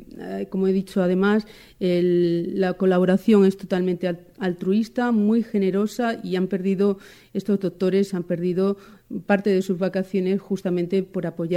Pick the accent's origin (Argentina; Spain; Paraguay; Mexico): Spain; Yecla, Region of Murcia; Yo sí soy de Yecla